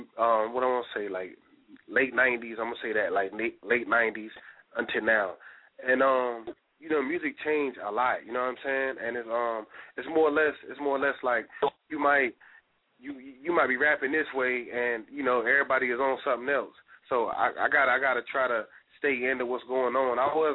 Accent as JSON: {"language": "English", "region": "Carolina", "country": "United States", "said": "I'm from the Carolina, of course, but it's just, you know, we all different in our own ways. And I just want to let them know all about where we come from and how we do."}